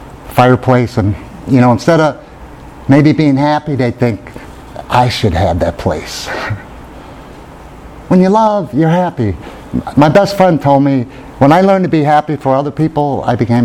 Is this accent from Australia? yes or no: no; Germany; I can't say, oh, I'm Irish, so I'm impatient, right? I'm German.